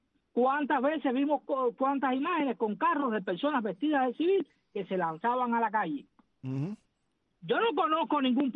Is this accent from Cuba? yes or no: yes; Cuba; nosotros, como comunidad LGBT dentro de Cuba, pensamos solamente en derechos para nosotros, y se nos olvidan nuestros derechos como cubanos.